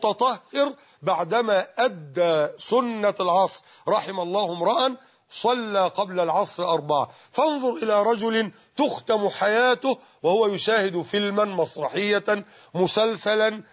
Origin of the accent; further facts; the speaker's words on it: Mit Hadid, Dakahlia, Egypt; في قريتنا ميت حديد دقهلية